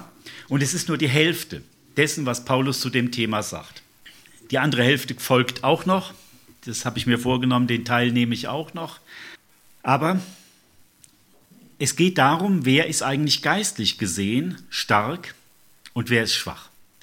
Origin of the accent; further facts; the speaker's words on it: North Rhine-Westphalia, Germany; Also ich komme aus dem Siegerland ja ursprünglich